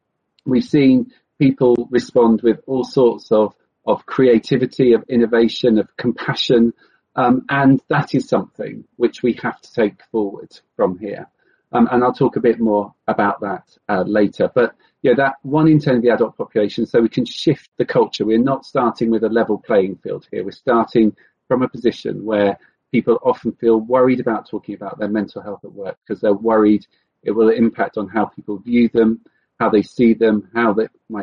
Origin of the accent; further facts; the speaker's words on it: South West England, United Kingdom; I grew up in Cornwall. I grew up by the sea.